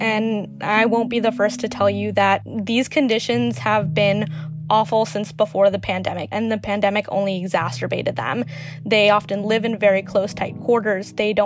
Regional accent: Nampa, Idaho, United States; I'm from Boise, Idaho, so I grew up in Nampa, which is about 20 minutes out, and it's a lot more rural. My high school was 50% Latino

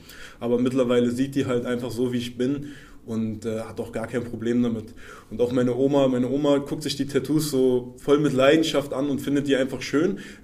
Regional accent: Berlin, Germany; Ich bin in Lichterfelde aufgewachsen. Das kann man sich vorstellen, es gibt da einmal so eine Gegend, die ist ein bisschen wohlhabender. Und direkt daneben ist halt auch Block und so.

